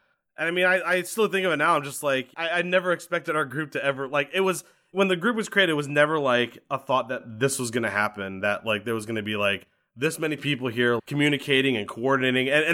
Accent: Maryland, United States; So I am from Maryland, right outside of Washington, D.C. I've lived there my whole life.

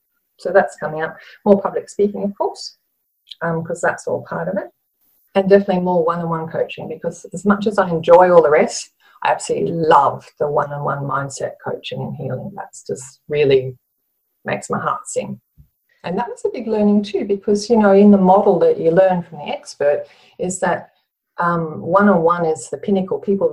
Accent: Bundaberg, Queensland, Australia; I grew up on Bundaberg, and my dad and Pop used to go mud crabbing.

